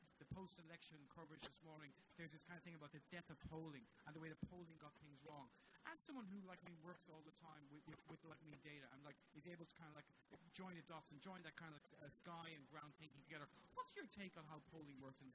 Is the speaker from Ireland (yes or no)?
yes; Ireland; I'm from Ireland, so I'm a big fan of Gaelic games like hurling and Gaelic football.